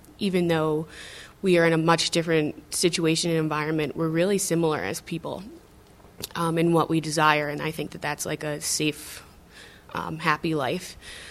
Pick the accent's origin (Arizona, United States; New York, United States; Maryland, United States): New York, United States; now in Denver, United States; I decided to move to Denver because I wanted a change. I was born in New York and raised there and lived there my entire life.